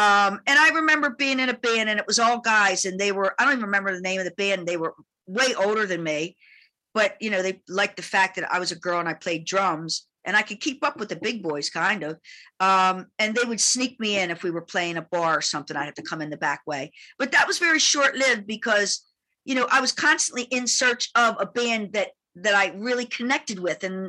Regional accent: Baltimore, Maryland, United States; So that, can you imagine? I'm coming from Baltimore. The biggest thing I've ever done is the Marble Bar.

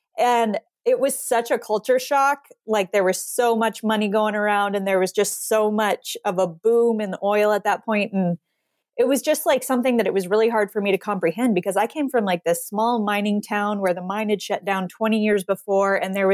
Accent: Montana, United States; But for me, I grew up in Montana. My family has a logging and excavating business.

